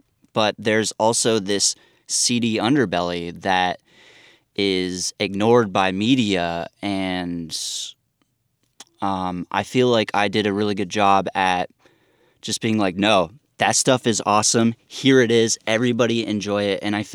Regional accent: Vermont, United States; And plus, you know, I grew up in Vermont, so I know everything. I know so many different things in so many different towns because we moved around a lot

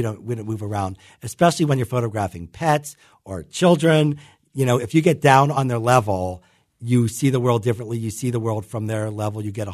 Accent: Pittsburgh, Pennsylvania, United States; Everyone I photograph, I'm looking for that happiness that I had growing up in Pittsburgh.

